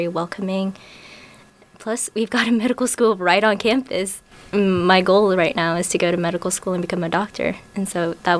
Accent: Batesville, Arkansas, United States; I grew up in Batesville, Arkansas, which is about an hour and a half from here.

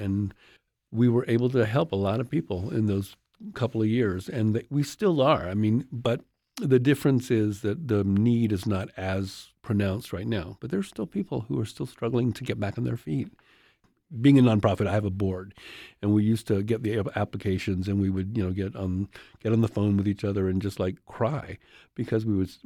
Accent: New York, United States; well, they call it downtown, but being a New Yorker, it's uptown, okay?

